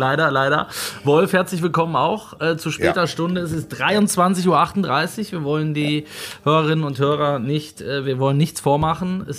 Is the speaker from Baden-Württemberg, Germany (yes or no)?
no; Kalkar, North Rhine-Westphalia, Germany; Hallo, grüezi, bonjour und guten Abend aus Alt-Kalkar. Meiner Heimat.